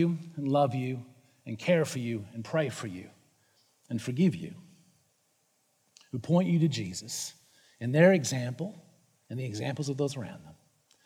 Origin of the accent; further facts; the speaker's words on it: Canada; For growing up in Canada, playing lots of street hockey and skating lots, but never actually playing